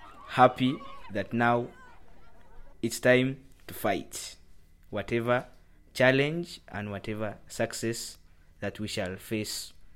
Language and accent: English; Kampala, Central Region, Uganda; I'm 14 years old, and I come from Kampala.